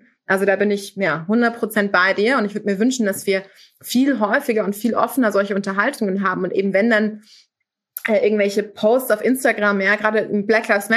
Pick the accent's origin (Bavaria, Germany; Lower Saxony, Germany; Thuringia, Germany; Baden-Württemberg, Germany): Bavaria, Germany; Munich; ich bin auch in Neuperlach in München groß geworden. Ich identifiziere mich absolut mit dem ganz klassischen Ausländer in Deutschland. Mein Vater war nigerianischer Immigrant, der hier vor vielen Jahrzehnten nach Deutschland kam.